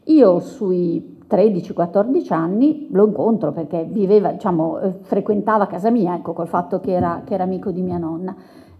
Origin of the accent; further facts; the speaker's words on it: Bologna, Emilia-Romagna, Italy; Io sono di Bologna